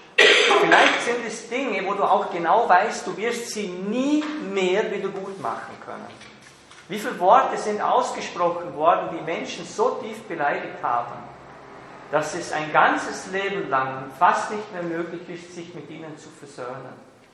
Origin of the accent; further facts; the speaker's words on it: Vorarlberg, Austria; Und in Vorarlberg, ich bin ja ein Vorarlberger, da gibt es ein Sprichwort.